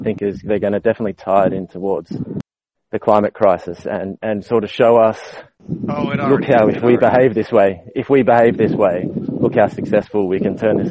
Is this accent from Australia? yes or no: yes; Australia; also born or lived in United Kingdom; now in Italy; and raised in Australia.